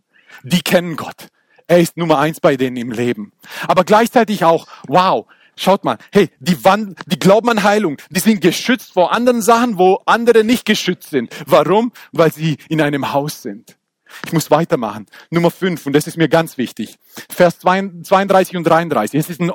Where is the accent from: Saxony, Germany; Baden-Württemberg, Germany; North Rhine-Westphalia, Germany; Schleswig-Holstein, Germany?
Baden-Württemberg, Germany; ich bin aufgewachsen am Fuße der Schwäbischen Alb. Und da bin ich aufgewachsen. Da, wo wir sagen nicht Tüte, wir sagen Guck und so Zeug.